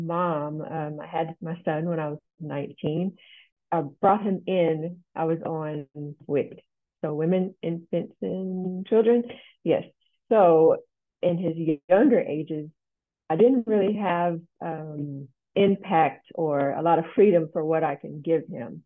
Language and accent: English; Tennessee, United States; I grew up in Nash, Tennessee. I lived there until 95, so a lot of Southern cooking.